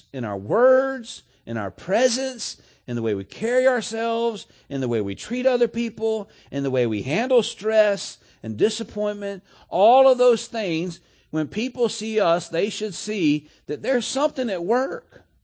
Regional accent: Florida, United States; Well, I'm from South Florida. If we had possums down there, I never saw them.

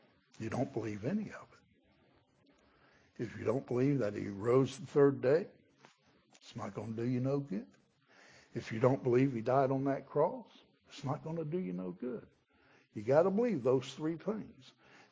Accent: St. Cloud, United States; I'm from St. Cloud, and we didn't learn good English down there.

